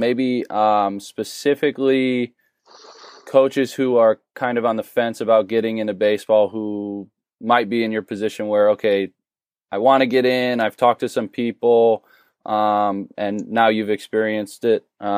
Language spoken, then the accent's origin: English; Buffalo, New York, United States; also born or lived in Maryland / Texas; So for me, I'm from Buffalo. I went to grad school in Maryland, and I went down to Texas because I didn't know anybody in Texas.